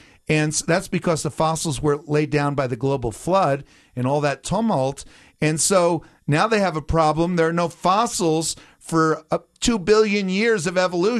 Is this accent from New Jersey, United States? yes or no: yes; New Jersey, United States; I grew up in New Jersey, you know.